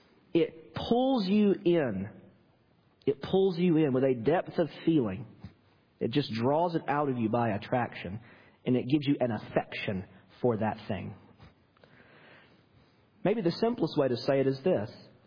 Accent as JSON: {"language": "English", "region": "North Carolina", "country": "United States", "said": "I'm from North Carolina."}